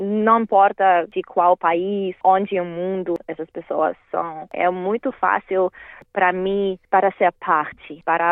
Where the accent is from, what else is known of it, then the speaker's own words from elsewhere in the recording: Russia; Portuguese is a second language; porque eu sou russa, eu cresci com esse instrumento.